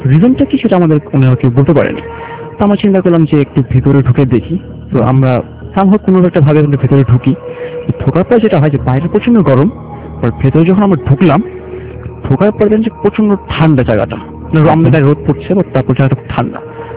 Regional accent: Mirpur, Dhaka Division, Bangladesh; আমি মিরপুর থেকে এসেছি।

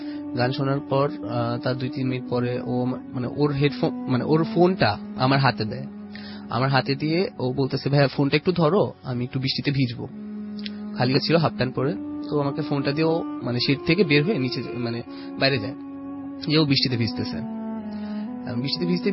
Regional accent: Dhaka, Dhaka Division, Bangladesh; আমি ঢাকা পল্টন থেকে এসেছি।

